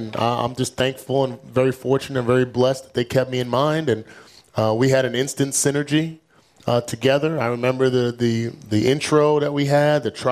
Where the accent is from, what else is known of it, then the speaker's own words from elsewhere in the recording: New Jersey, United States; that's a testament, one, to how I grew up in Jersey. My parents, we were a very sports-oriented family. I played all three sports growing up.